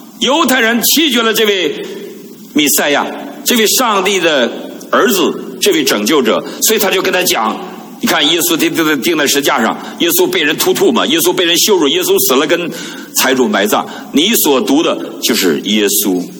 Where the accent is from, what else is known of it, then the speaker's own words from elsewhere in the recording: China; 我们大陆人不用谦卑，用谦虚